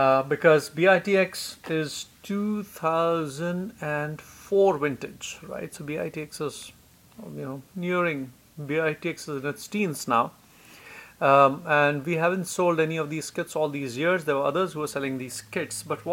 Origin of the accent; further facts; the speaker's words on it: India; and I'm here from India.